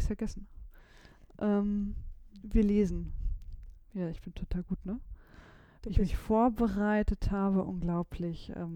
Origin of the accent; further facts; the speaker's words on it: Lower Saxony, Germany; zumindest bei uns in Niedersachsen war es, da gab es immer die Top 1000 oder so ähnlich.